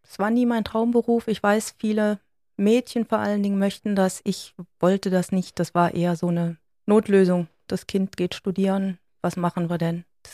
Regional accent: Villingen, Baden-Württemberg, Germany; also born or lived in Berlin; in Villingen, Schwenningen, nach vielen Jahren Berliner Zeit und mich hat es zurückgezogen. Ich bin in Villingen groß geworden und jetzt bin ich wieder hier.

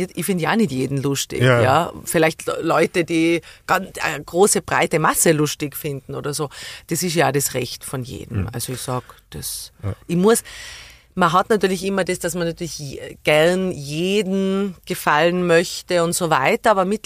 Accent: Tyrol, Austria; Ich bin wahnsinnig gerne in Tirol. Ich liebe die Natur und unser Haus dort, wo ich aufgewachsen bin und wie es riecht.

